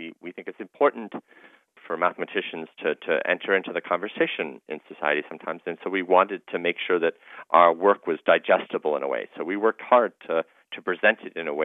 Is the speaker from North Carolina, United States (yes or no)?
yes; Charlotte, North Carolina, United States; She's a North Carolinian, just like myself. I grew up in Charlotte.